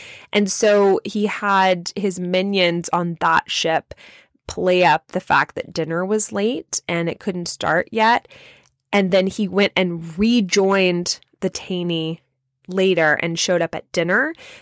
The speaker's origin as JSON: {"language": "English", "region": "Louisiana", "country": "United States", "tie": "born or raised there", "said": "I grew up in Louisiana, like I mentioned, and if you grew up in the Deep South, then you know mosquitoes are beasts of creatures in the Deep South."}